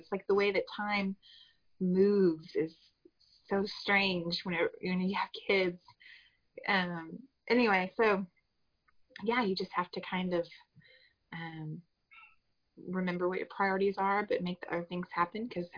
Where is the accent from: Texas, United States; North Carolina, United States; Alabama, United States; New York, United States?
Texas, United States; Colleyville; And this happened to be Isis Star Dancer Studio in Bedford, which is the neighboring city to where I grew up in Colleyville.